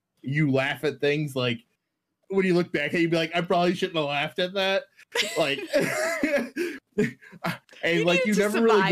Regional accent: the South, United States; And like I grew up in the Bible Belt.

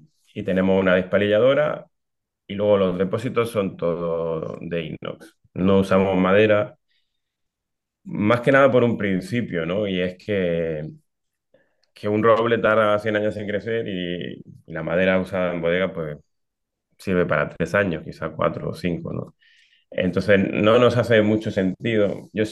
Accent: Granada, Andalusia, Spain; born there; also born or lived in Peru; como yo nací en Granada y al final estuvimos en Perú por 11 años más o menos

